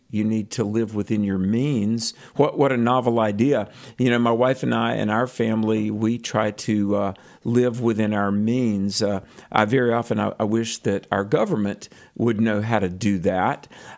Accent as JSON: {"language": "English", "region": "North Carolina", "country": "United States", "tie": "born or raised there", "said": "And in fact, in my home state of North Carolina, a 100-year-old bank went out of business."}